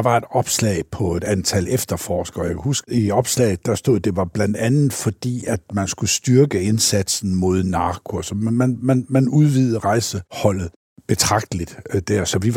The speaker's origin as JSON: {"language": "Danish", "town": "Silkeborg", "region": "Central Denmark Region", "country": "Denmark", "tie": "born or raised there", "said": "Min allerførste, det var en større hashsag i Silkeborg, jo pudsigt nok min hjemby."}